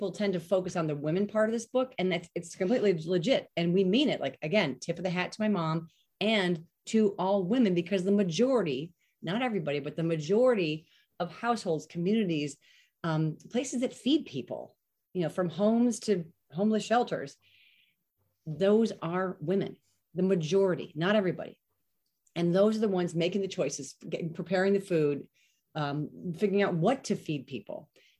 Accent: United States; being an American female, being born in America as a woman, you're kind of born with this mindset

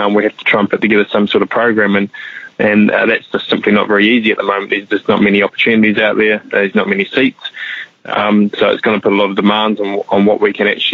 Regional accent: New Zealand; as a Kiwi, that's very much very similar to the Kiwi culture, very similar to how we do things at home

